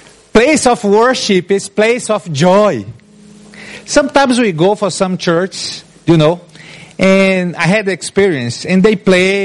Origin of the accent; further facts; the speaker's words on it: Brazil; Everybody knows here I'm from Brazil, but if you don't know, I'm from Brazil, okay?